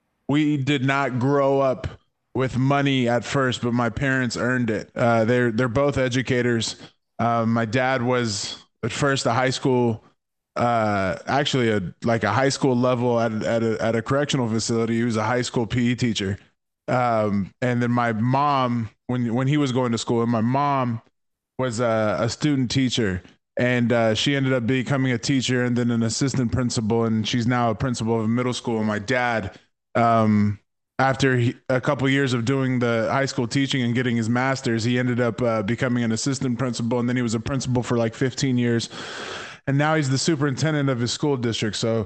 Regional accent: Tacoma, Washington, United States; also born or lived in Seattle, United States; I was born out here stateside in Seattle, Washington at UW Hospital, and I grew up in Tacoma my whole life

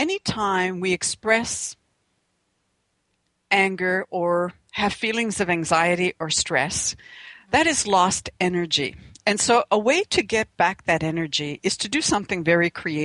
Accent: Canada; We're two Canadian women

